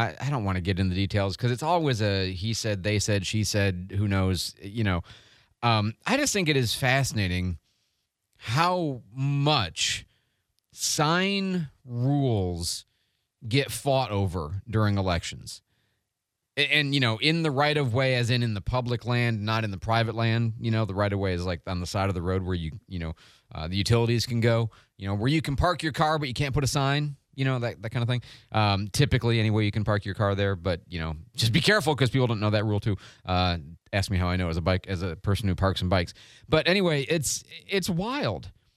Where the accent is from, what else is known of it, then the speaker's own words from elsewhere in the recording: Detroit, Michigan, United States; also born or lived in St. Louis / Chicago; now in Pensacola, United States; Not originally from Pensacola, originally from Detroit, really. But, Detroit, Chicago, St. Louis, those are kind of like home before Pensacola, even though we've lived in Pensacola now for almost 13 years